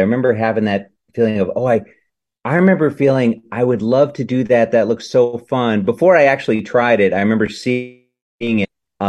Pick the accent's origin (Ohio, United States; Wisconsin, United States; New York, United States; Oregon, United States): Wisconsin, United States; Madison; now in Chicago, United States; And then I went off to Chicago after a couple years in Madison, which is my hometown anyway, and started doing improv there at I.O. and took class at Second City